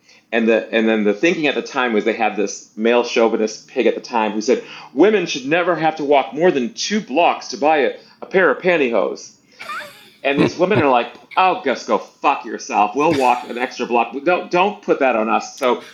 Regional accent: Boston, Massachusetts, United States; So I know you're from New York, so I'm from Boston.

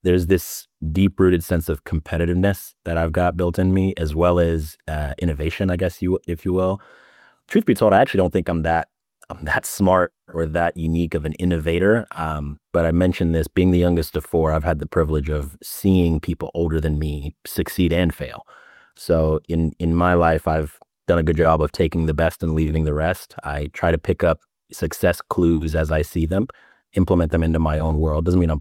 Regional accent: United States; For all intents and purposes, I'm American

